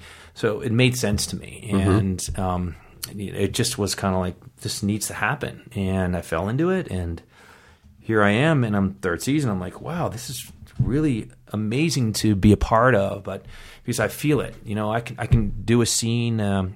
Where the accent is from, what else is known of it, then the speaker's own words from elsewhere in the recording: East Coast, United States; You know, like growing up in the East Coast, the winters, how tough it is.